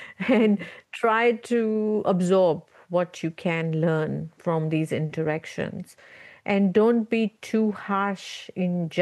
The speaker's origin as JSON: {"language": "English", "country": "India", "lives_now": "New Zealand", "said": "we come from India, which was a colonized nation for about 200 years."}